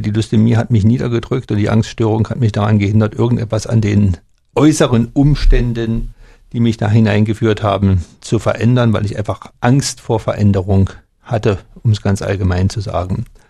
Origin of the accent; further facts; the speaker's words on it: Berlin, Germany; Ich komme aus Berlin